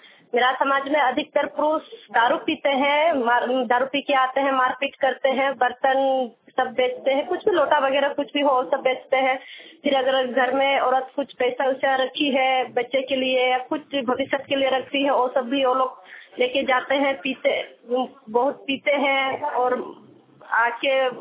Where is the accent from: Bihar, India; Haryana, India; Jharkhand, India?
Jharkhand, India; Jugsalai; और जुगसलाई ब्लॉक है, गांव जलरागोड़ा है। मैं एक आदिवासी समाज से हूँ